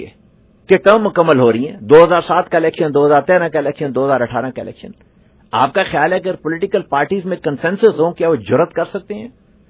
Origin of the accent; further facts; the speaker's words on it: Pakistan; یہ پاکستان ہمارا وطن ہے جی, اس میں جتنے بھی لوگ ہیں سب اچھے محب الوطن پاکستانی ہیں